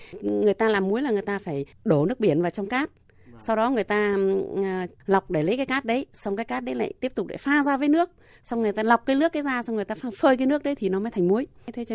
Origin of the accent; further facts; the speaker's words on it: Thái Bình, Vietnam; Quê mình bên Thái Bình có cái huyện Diêm Điền và Tiền Hải